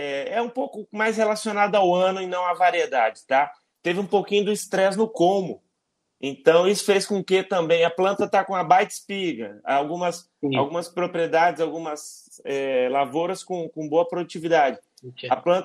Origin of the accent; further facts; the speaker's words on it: Maringá, Paraná, Brazil; eu sou da região de Maringá, região Maringá, Londrina aqui